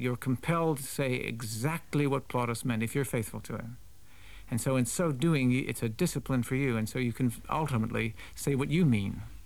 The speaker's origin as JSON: {"language": "English", "country": "United States", "said": "I'm an American after all, so I would say immediately Neil Simon."}